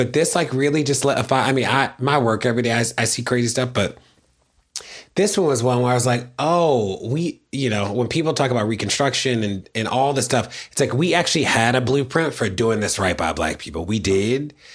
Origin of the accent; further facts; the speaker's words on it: Baltimore, Maryland, United States; Johns Hopkins in my hometown of Baltimore